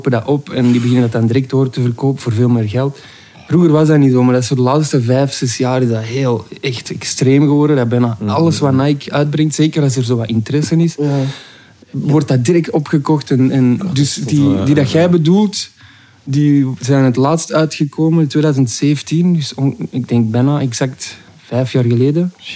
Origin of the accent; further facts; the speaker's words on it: Duffel, Flanders, Belgium; now in Antwerp, Belgium; ik heb altijd in Antwerpen gezeten, mijn vrienden zaten hier, maar ik ben oorspronkelijk van Duffel.